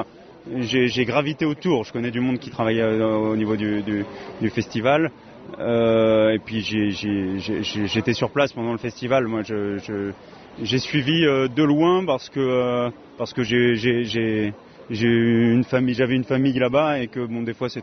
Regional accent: Île-de-France, France; also born or lived in Douarnenez; now in Marseille, France; je viens de un peu partout. Moi, j'ai grandi en région parisienne. Après, ma famille est originaire de Boulogne-sur-Mer, dans le Pas-de-Calais. Et ces dernières années, j'habitais sur Douarnenez, dans le Finistère. Et je suis à Marseille pour des raisons personnelles depuis fin août.

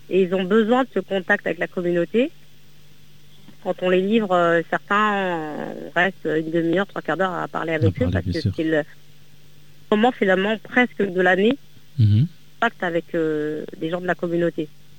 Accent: Grande Comore, Comoros; On est issu de Ngazidja.

